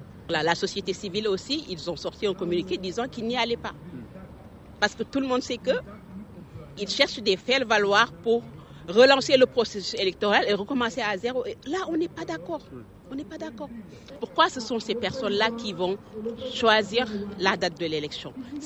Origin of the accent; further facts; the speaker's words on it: Senegal; on est Sénégalais avant tout. Même s'il y en a beaucoup parmi nous qui ont aujourd'hui la double nationalité.